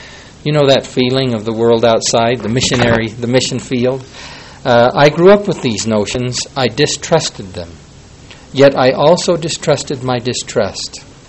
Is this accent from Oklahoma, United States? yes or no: no; Utah, United States; and I was from Utah